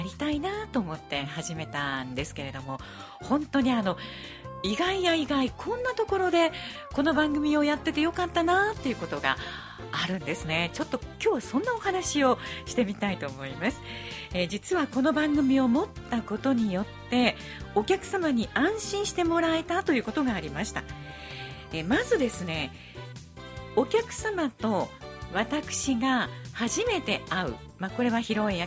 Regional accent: Shiga, Japan; 私はずっと滋賀に生まれて滋賀に育って滋賀に住んでいますけれども

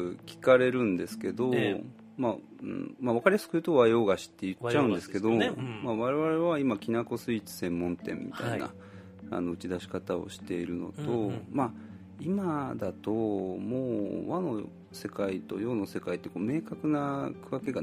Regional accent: Kyoto, Japan; also born or lived in Tokyo; あ、京都が出身なんですね、はい、うん、で学生時代とサラリーマン、まあ、社会人を最初、まあ、東京でやってたんです、

